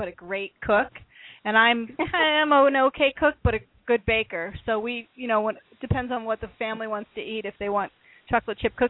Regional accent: Iowa, United States; also born or lived in Minnesota / California; Yeah, I was raised in Iowa and then moved from Minnesota to California

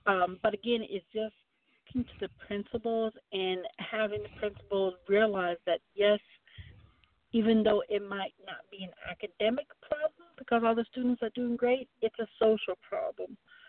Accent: Charlotte, North Carolina, United States; I'm a product of the Charlotte Mecklenburg schools. I grew up here in Charlotte.

